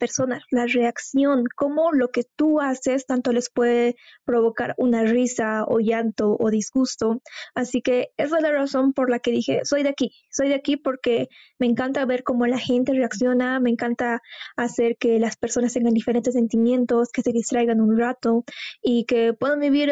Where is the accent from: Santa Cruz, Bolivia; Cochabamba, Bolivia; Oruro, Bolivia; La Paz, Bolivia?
La Paz, Bolivia; Yo tengo 20 años, soy paceña. Toda mi vida he vivido en La Paz.